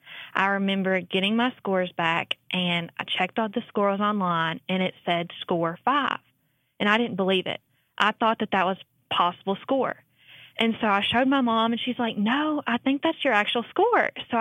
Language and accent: English; Hustonville, Kentucky, United States; Well, I grew up in Lincoln County, and I was born and raised there. I'm from a little town called Houstonville, Kentucky.